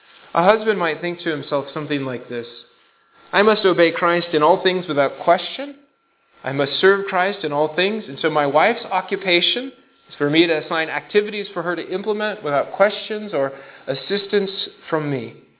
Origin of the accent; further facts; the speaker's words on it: Iowa, United States; I'm from Iowa. We have pigs.